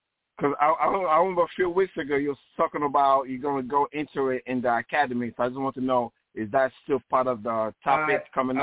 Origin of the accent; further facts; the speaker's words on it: Nigeria; I always had a lot of questions as a youth growing up in Nigeria.